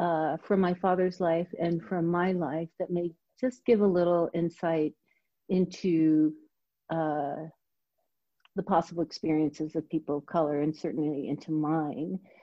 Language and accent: English; San Francisco, California, United States; my parents are both Chinese. So I'm Chinese American, but was born and raised in San Francisco.